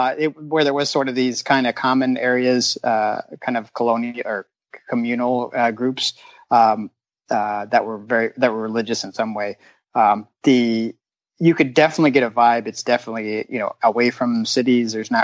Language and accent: English; Illinois, United States; I'm from Central Illinois, so it was probably just a little under 4 hour drive.